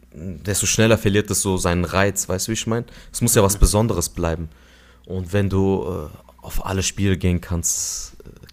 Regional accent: Adana, Turkey; Adana, aus meiner Heimatstadt.

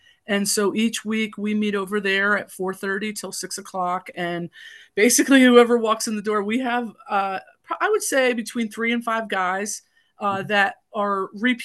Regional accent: New York, United States; now in Pennsylvania, United States; I came all the way from New York to come to Penn State and I've never left.

